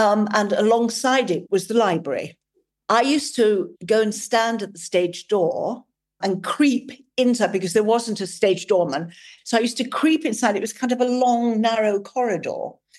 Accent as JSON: {"language": "English", "town": "Bromley", "region": "London", "country": "United Kingdom", "tie": "born or raised there", "said": "When I was growing up in England, we lived in Bromley in Kent."}